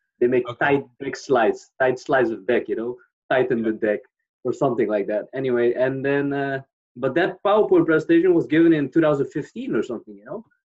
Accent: Netherlands; Yeah, so I'm from the Netherlands. When I was younger, I didn't travel a lot or at all, you know. I did like trips with my family, you know, like across Europe.

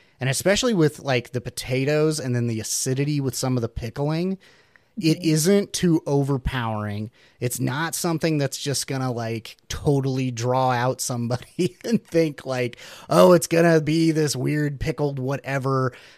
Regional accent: Missouri, United States; Growing up where I did a lot of duck hunters in the Midwest, I grew up in Southwest Missouri.

